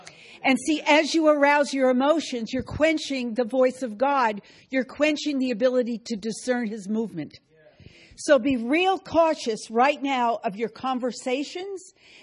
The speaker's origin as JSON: {"language": "English", "region": "New York", "country": "United States", "lives_now": "North Carolina, United States", "said": "I come from New York. I lived in crowds, but I also lived upstate New York, and I really prefer the rural life."}